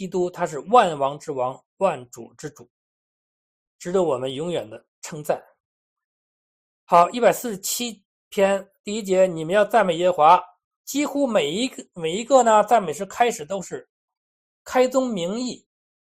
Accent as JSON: {"language": "Chinese", "country": "China", "said": "我们中国人一直在讲这个福这个字，是吧？"}